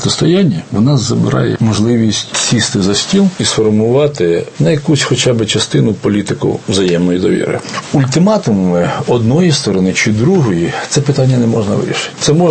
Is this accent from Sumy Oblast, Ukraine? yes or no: yes; Sumy Oblast, Ukraine; та й, можливо, частина моєї рідної Сумщини.